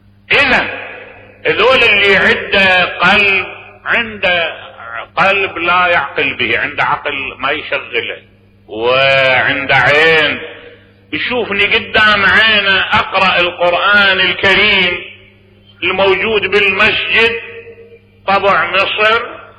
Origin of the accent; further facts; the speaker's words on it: Najaf, Najaf Governorate, Iraq; لان انا ابن النجف واعرف النجف